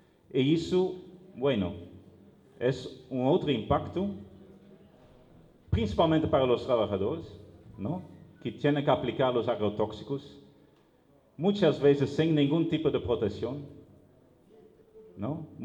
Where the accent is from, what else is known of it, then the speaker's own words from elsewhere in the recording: Brazil; Spanish is a second language; Aquí una imagen de una fábrica de celulosa para hacer papel, que en mi país, en Brasil, se construyó encima de una comunidad